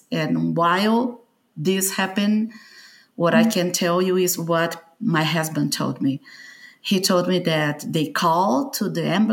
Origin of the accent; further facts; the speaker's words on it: São Paulo, Brazil; I'm from Brazil, the southeast of Brazil, São Paulo. I am a mom.